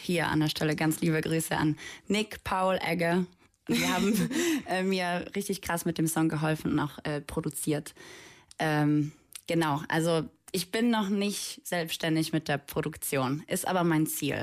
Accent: Poland; now in Germany; Ich komme ursprünglich aus Polen, da habe ich Musikschule besucht, ich hatte Klavierunterricht als Hauptfach.

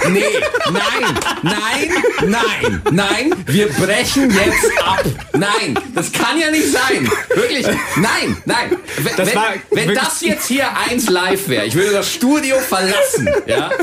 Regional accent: Bavaria, Germany; wir kommen beide aus Bayern, wir kommen beide aus der Hood, Alter.

